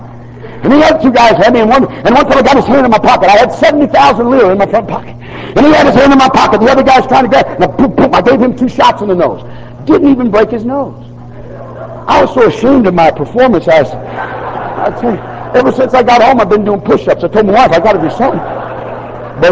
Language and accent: English; United States; born there; I thank God being born in America, being an American